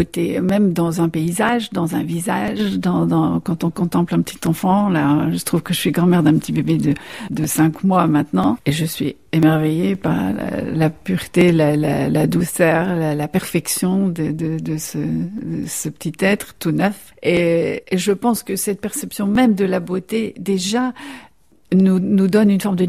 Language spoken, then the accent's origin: French; Brittany, France; je suis bretonne